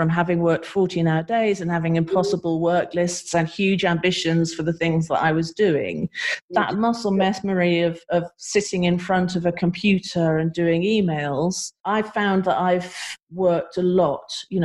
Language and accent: English; East of England, United Kingdom; most of my career I've lived in London, even though I'm from Suffolk. I went to school in Suffolk, was brought up in Suffolk. My dad was a farmer.